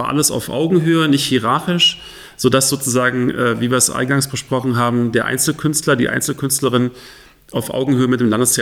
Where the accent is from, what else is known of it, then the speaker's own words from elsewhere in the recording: Berlin, Germany; Ich komme aus Berlin-Kreuzberg